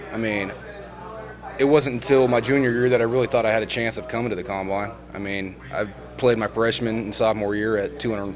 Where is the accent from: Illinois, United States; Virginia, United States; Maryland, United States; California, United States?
California, United States; Bakersfield; Yeah, I came from the Valley, I mean, Bakersfield, and it's pretty much Bakersfield and the outskirts.